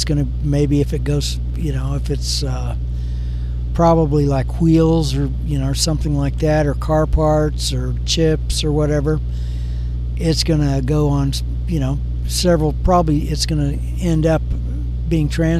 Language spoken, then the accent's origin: English; Wisconsin, United States; You know, I came from Wisconsin. Not too far from the Illinois-Wisconsin border.